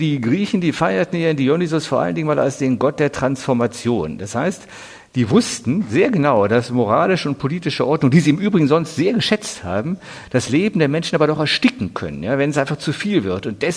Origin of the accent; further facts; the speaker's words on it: Düsseldorf, North Rhine-Westphalia, Germany; Also ich bin ja gebürtiger Düsseldorfer, nicht? Und da verfolgt nun in dem Fall der Karneval einfach von Kindheit an.